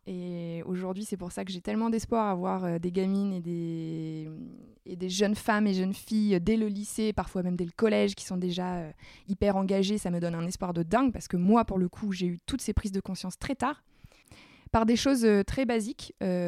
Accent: Hauts-de-France, France; puisque je suis ch'ti

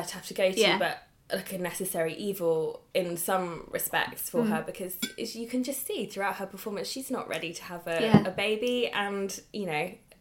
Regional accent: United Kingdom; Which probably seems a bit crazy to us as lucky British systems with the NHS.

